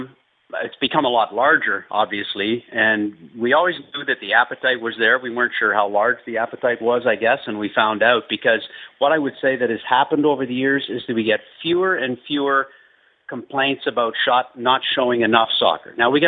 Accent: Canada; as a Canadian.

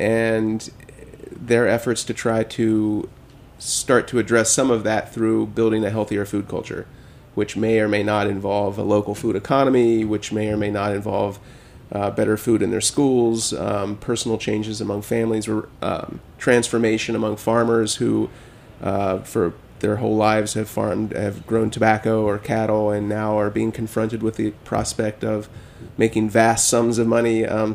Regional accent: Charleston, West Virginia, United States; moved away as an adult; It was Charleston, West Virginia, which is about an hour away from the city we're writing about, which is more than a little ironic.

